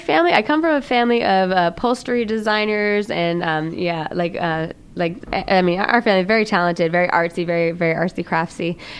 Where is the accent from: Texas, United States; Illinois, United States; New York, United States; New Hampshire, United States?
New Hampshire, United States; It was, okay, so I grew up in New Hampshire, and my parents, they ended up getting divorced.